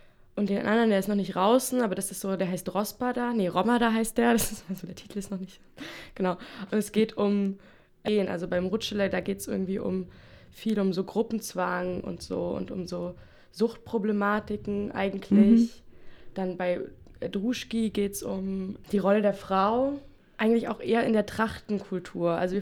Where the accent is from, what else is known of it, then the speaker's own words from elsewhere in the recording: Lusatia, Germany; wir kommen aus der Lausitz ursprünglich. Und wir kennen uns alle davon, dass wir zusammen in der Lausitz aufgewachsen sind